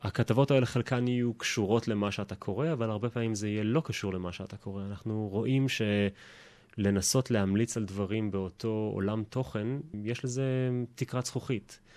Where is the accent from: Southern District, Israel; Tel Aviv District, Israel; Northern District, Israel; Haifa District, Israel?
Haifa District, Israel; Haifa; moved away as an adult; now in Australia; אני גדלתי בישראל, חיפאי במקור, למדתי בריאלי, שירתי בחיל אוויר, למדתי בטכניון, במדעי המחשב